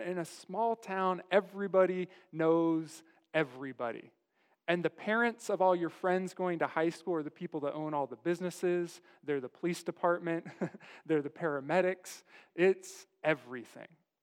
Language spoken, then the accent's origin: English; Farmington, California, United States; I grew up in a real small town. And I've shared this before. I grew up actually in Farmington, California, proper. 180 people, and we like to say half of them were croons.